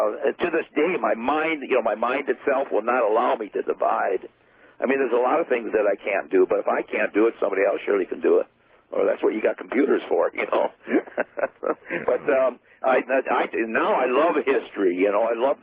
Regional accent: United States; Because I'm an American, I cannot go out 12 miles out in international water and launch that rocket.

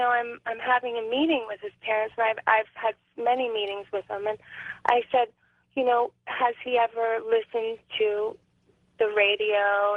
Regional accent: Trinity County, California, United States; I grew up in Trinity County, in we built our own house.

